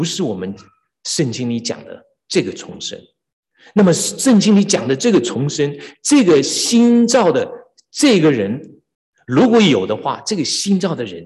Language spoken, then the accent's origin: Chinese; China; 我们从大陆来的就知道这个字，台湾怎么讲？